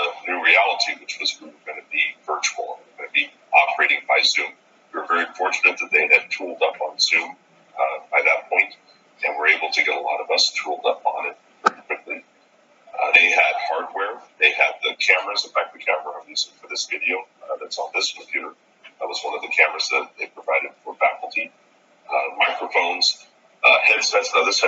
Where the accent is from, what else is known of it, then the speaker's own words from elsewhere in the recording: Floresville, Texas, United States; So my hometown is Floresville, Texas. Floresville is a small town. It was much smaller when I was a kid, but it's grown a little bit.